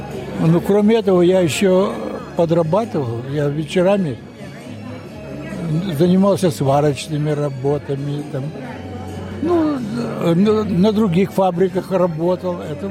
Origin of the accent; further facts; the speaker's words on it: Babruysk, Mogilev Region, Belarus; moved away; Мы из Бобруйска приехали.